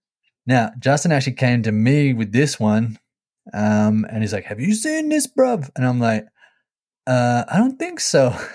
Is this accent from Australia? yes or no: yes; Australia; I'm an Australian